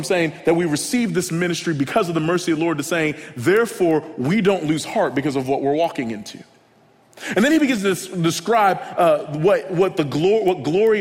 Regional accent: Oklahoma, United States; So I am from Oklahoma, an alumni from the University of Oklahoma, and all in all, we've had a pretty good sports year.

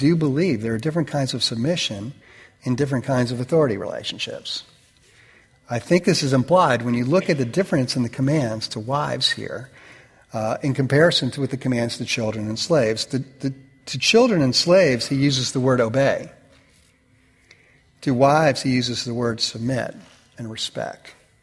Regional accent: New York, United States; I grew up in New York, liberal Northeastern family, you know, completely egalitarian.

